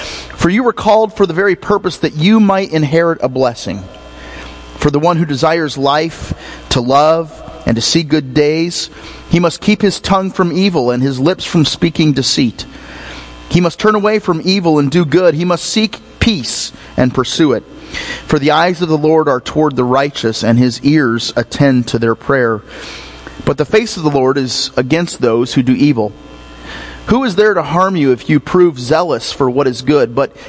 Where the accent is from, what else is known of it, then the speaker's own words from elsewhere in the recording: Michigan, United States; now in Hancock County, United States; I grew up in Michigan, grew up there. My dad was a preacher in Michigan. And for several years, we lived there.